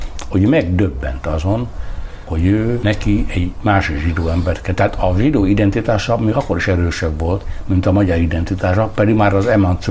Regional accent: Hungary; Nem esik nekem rosszul az, hogy magyar vagyok, és az esik rosszul, hogy cigány. Én egy magyarországi cigányember vagyok

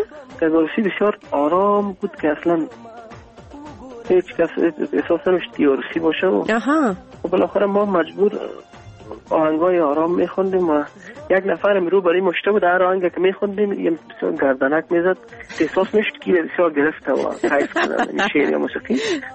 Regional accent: Kabul, Afghanistan; born there; در کابل متولد شدیم، اما تمام افغانستان دوست دارم. همیشه فکر میکنم از پنجشیر، قندهار، پکتیا، لغمان، از تمامش هستم

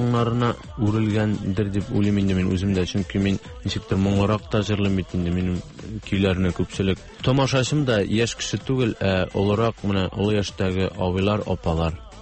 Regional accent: Buyirgan, Tatarstan, Russia; also born or lived in Almetyevsk / Kazan; Мен өзем Шаллы ягыннан инде Тукай районы Буйырган авылынан булам. Шунда туганмын, шунда үстем 15-16 яшка кадар. Аннан инде гомур юллары Элмет ягын алып китте.

